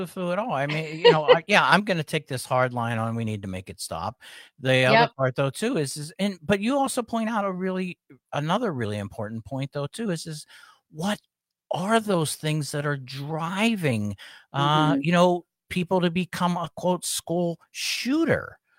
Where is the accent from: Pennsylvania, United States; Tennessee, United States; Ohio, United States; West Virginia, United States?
Pennsylvania, United States; Pittsburgh; Hey, I'm originally from Pittsburgh.